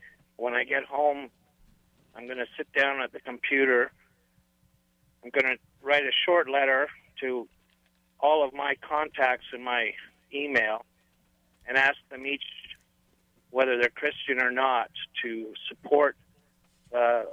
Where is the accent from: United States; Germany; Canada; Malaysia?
Canada; Ontario; but I'm from Ontario, Canada.